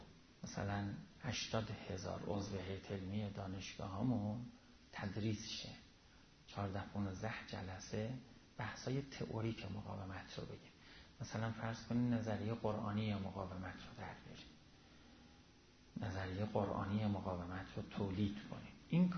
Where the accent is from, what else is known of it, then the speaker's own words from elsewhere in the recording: Iran; خب ما همه ایرانی هستیم و کل عمرمون هم ایران بودیم